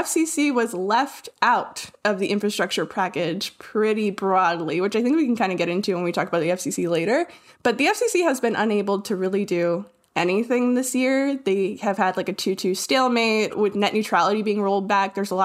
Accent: Nebraska, United States; I can say that because I'm from Nebraska.

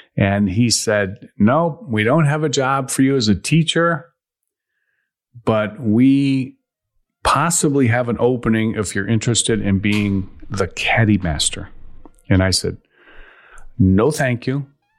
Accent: Chicago, Illinois, United States; No, I do. I grew up in Chicago.

